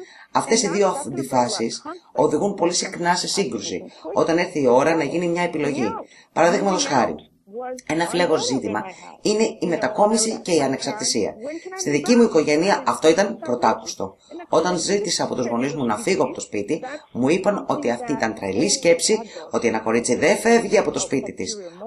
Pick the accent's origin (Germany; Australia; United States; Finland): United States; New York; also born or lived in South Africa / Greece; Εγώ γεννήθηκα στη Νότια Αφρική. Έχω ζήσει στην Ελλάδα, έχω ταξιδέψει και έχω δουλέψει ως δημοσιογράφος στη Μέση Ανατολή και μεγάλωσα στη Νέα Υόρκη.